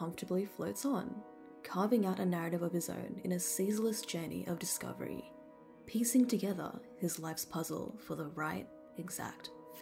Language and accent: English; Australia; But we're Australian, and it's also normal, or it should be normal, to assume that we've never been anywhere else but here.